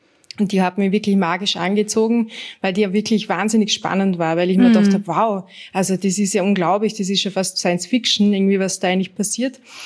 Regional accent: Vorarlberg, Austria; now in Vienna, Austria; Also ich bin aus Vorarlberg und bin dann nach Wien gekommen

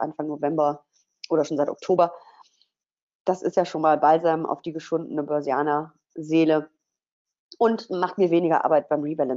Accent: Rhineland, Germany; Ich bin ja Rheinländerin, muss ich ja sein, verhalten positiv, also optimistisch auch.

